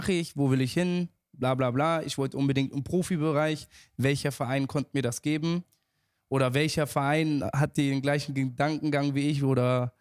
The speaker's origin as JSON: {"language": "German", "town": "Nuremberg", "region": "Bavaria", "country": "Germany", "said": "Das Gute war, ich komme aus Nürnberg."}